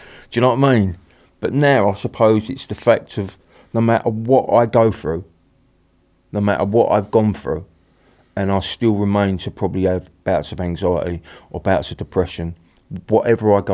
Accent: Barking, London, United Kingdom; Yeah, I'm from Barking originally.

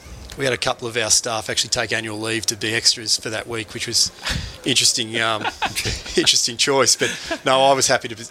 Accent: Geelong, Victoria, Australia; My wife and I and family had moved back down to Geelong. I grew up in Geelong, always a Cats fan.

